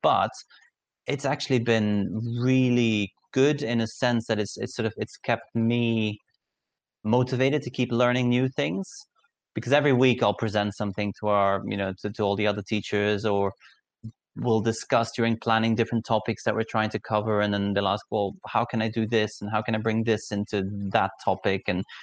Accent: Belgium; now in Thailand; Yes, so I'm originally from Belgium and I was teaching in Belgium as well.

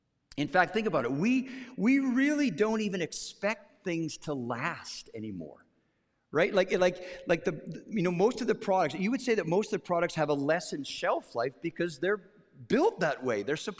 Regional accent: Western Canada, Canada; I grew up in Western Canada.

